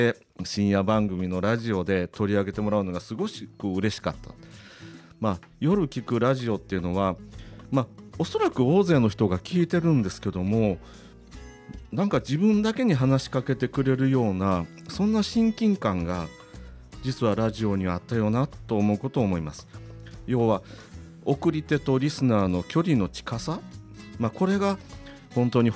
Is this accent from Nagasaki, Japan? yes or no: no; Kyoto, Japan; 私が京都人として生まれ育って、そして仕事している中で